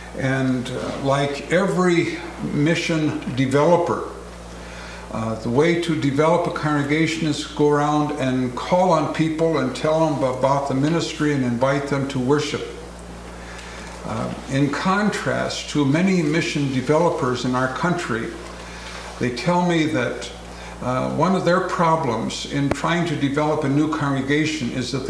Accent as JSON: {"language": "English", "town": "Sioux Falls", "region": "South Dakota", "country": "United States", "said": "I'm from Sioux Falls, South Dakota"}